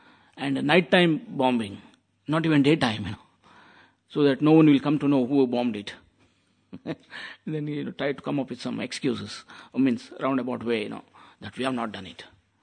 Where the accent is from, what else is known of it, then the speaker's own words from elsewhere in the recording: India; You know, I'm from India, but I'm not criticizing, but I'm telling the fact.